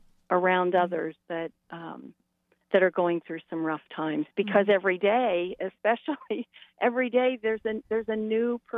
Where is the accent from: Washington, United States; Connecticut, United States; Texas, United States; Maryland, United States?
Maryland, United States; Baltimore; we lived all over the United States, and I'm originally from Baltimore.